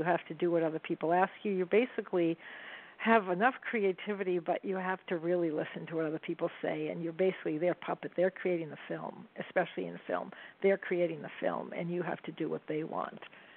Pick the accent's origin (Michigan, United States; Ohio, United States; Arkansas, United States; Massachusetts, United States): Massachusetts, United States; Boston; I grew up in the Boston area. And, again, came from 100% Greek background